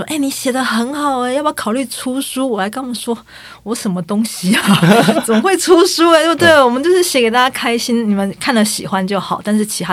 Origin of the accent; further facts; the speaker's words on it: Taiwan; 我们台湾人会很熟悉我们的赤坎楼，